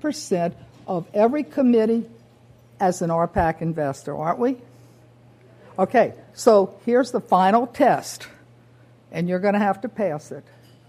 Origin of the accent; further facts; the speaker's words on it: Louisiana, United States; I'm from Louisiana.